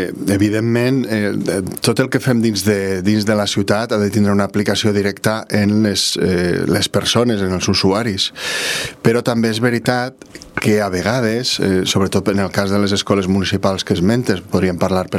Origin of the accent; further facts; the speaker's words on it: Vila-real, Valencian Community, Spain; És un treball per a Vila-real, per al meu poble